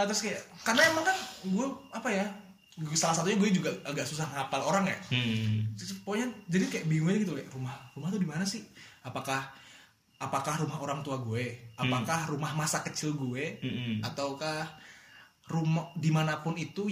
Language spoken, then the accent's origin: Indonesian; Samarinda, East Kalimantan, Indonesia; gue juga gede di Samarinda tapi di Samarinda nggak punya keluarga bingung anjir sumpah gue lahir dan gede di Samarinda